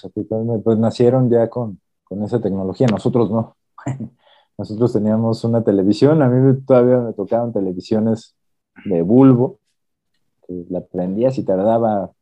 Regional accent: Mexico; como cultura, como sociedad mexicana, que no nos animamos a empezar un proceso

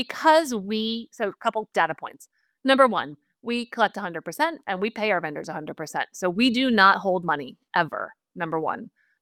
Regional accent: East Coast, United States; I'm from the East Coast. I've been shopping old school for years

